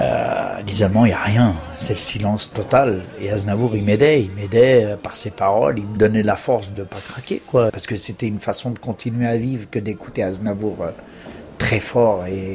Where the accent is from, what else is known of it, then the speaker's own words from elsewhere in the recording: Vitry-sur-Seine, Île-de-France, France; Je suis l'aîné de 5 enfants. J'ai grandi à Vitry-sur-Seine, dans la banlieue sud, dans une cité assez difficile.